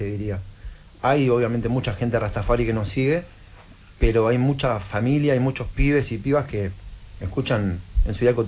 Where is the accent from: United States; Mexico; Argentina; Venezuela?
Argentina; La Plata, Buenos Aires Province; also born or lived in Berisso; Iban a La Plata, donde somos nosotros, somos de Berisso y de La Plata.